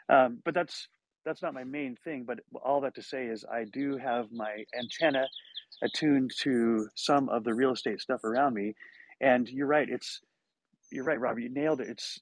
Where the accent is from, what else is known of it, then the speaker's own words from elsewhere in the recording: Montana, United States; So the fact that we can raise two children in Southern California in a single family home is nothing short of a miracle. And I grew up